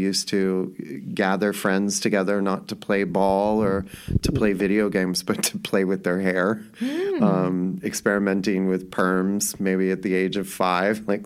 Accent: Hollywood, California, United States; I grew up in Hollywood. My dad was a bodyguard for famous kids.

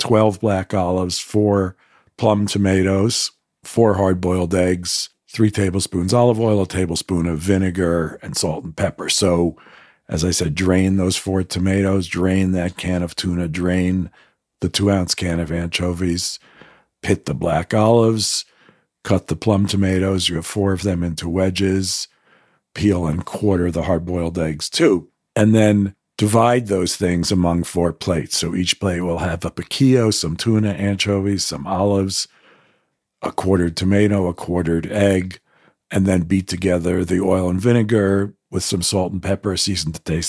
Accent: United States; I mean, I grew up as an American Jew.

